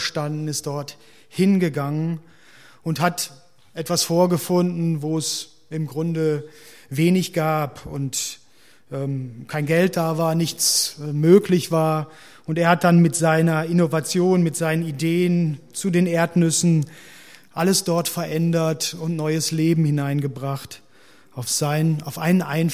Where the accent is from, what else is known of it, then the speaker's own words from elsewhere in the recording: Leverkusen, North Rhine-Westphalia, Germany; Ich bin in Leverkusen groß geworden, habe bei Bayer Leverkusen Fußball gespielt.